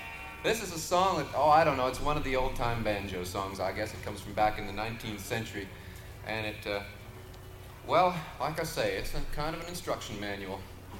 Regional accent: Pennsylvania, United States; Where I grew up in Pennsylvania, it was kind of far out in the country. There was not a whole lot to do except get in trouble.

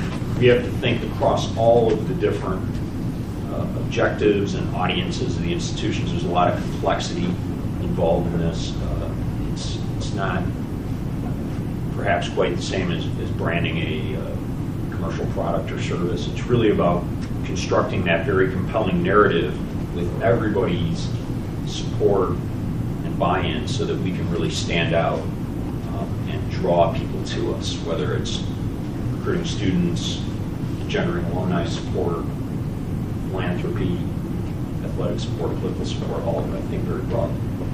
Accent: Detroit, Michigan, United States; I grew up in Detroit, Michigan, so I'm sorry, but I can never be a Yankees fan.

